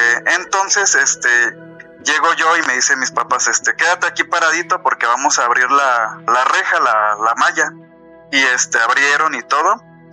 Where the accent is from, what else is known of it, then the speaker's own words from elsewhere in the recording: Guerrero, Mexico; now in Morelia, Mexico; Yo soy del estado de Guerrero, pero ahorita los escucho de Morelia, Michoacán, aquí trabajo.